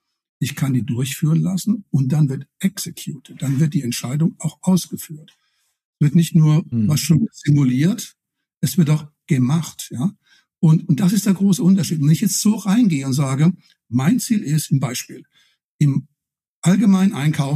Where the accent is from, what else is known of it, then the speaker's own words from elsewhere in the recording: Rhineland-Palatinate, Germany; Das ist in der Pfalz, wo ich herkomme, sagen wir Hausmacher, wurscht.